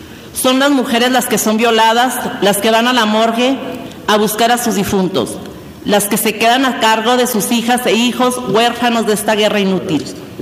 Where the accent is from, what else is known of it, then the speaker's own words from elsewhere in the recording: Chihuahua, Mexico; Vengo de Chihuahua.